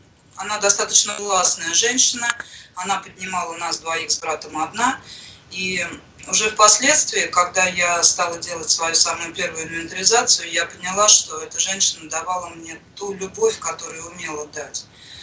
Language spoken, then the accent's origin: Russian; Saint Petersburg, Russia; я алкоголик из Санкт-Петербурга.